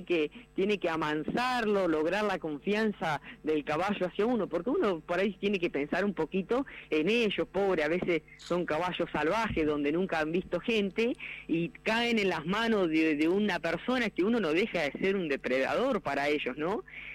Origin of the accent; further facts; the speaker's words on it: Río Negro, Argentina; yo me crié, como decía usted, en Río Negro, en la provincia de Río Negro, a unos kilómetros también del río Limay, pero del otro lado, a 15 kilómetros está el campo, el puesto Aguada Grande, donde son campos abiertos, campos grandísimos